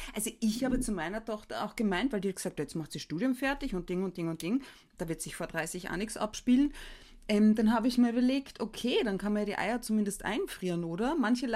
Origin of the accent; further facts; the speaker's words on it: Austria; jetzt vor dem Hintergrund einer bedrohlich rückläufigen Geburtenrate bei uns in Österreich